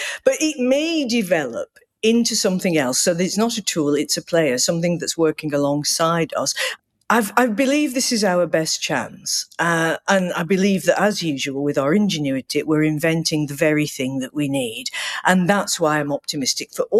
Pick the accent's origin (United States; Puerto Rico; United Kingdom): United Kingdom; Manchester, North West England; You know, in my hometown of Manchester, where the Industrial Revolution started